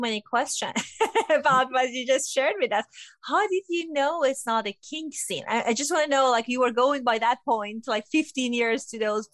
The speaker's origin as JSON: {"language": "English", "country": "Iran", "tie": "born or raised there", "said": "I grew up in a conservative community. I grew up in Iran during religious kind of like governing and all of that."}